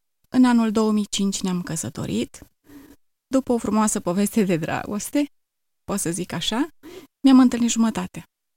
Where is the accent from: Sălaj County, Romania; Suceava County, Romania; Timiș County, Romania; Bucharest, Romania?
Suceava County, Romania; Ipotești; born there; M-am născut în Ipotești, sunt aproape de Suceava, dintr-o familie de ortodoxi. Sunt singurul copil, nu mai am frați sau surori.